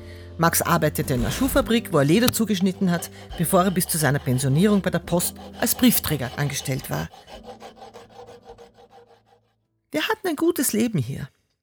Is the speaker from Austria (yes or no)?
yes; Austria; now in England; nicht aus England zurückgekehrt. Und das liegt daran, dass Österreich nie wieder meine Heimat wurde. Auch nach all den Jahren fühle ich mich heimatlos.